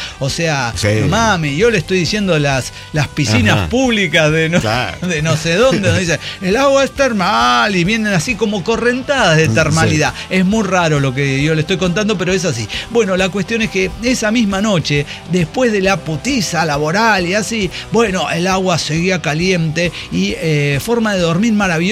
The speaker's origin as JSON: {"language": "Spanish", "region": "State of Mexico", "country": "Mexico", "lives_now": "Isla Socorro, Mexico", "said": "Olvidé especificar que yo soy del Estado de México, pero viviendo en Isla Socorro."}